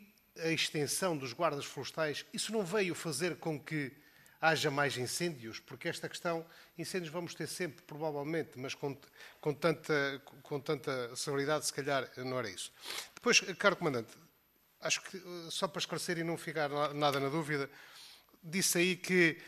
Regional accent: Barroso, Norte, Portugal; Eu também sou de um território quase como o seu, sou de Barroso

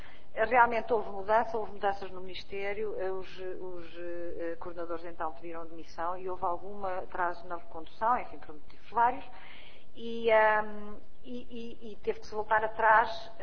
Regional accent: Portugal; nós também somos portugueses

